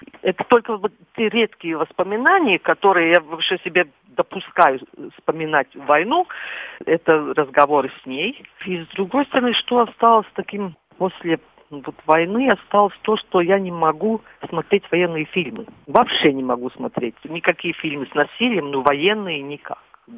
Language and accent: Russian; Latvia; Russian is a second language; легче работать именно потому, что я латышка.